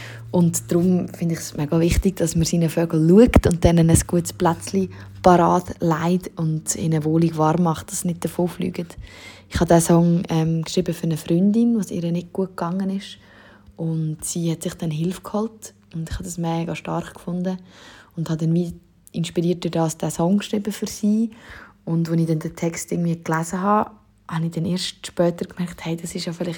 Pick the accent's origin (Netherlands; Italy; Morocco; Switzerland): Switzerland; accent: Swiss German; first language Swiss German; nämlich in meiner Muttersprache auf Schweizerdeutsch